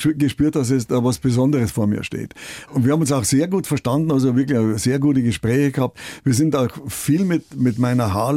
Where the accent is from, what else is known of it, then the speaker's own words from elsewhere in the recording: Bavaria, Germany; born there; ich bin hier in Bayern geboren, ich liebe meinen Glauben, ich liebe diese Kultur und alles hier